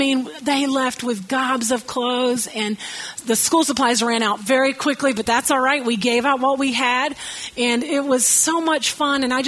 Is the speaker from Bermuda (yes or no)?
no; the South, United States; I'm from the South, you know. I'm a flip-flop kind of girl.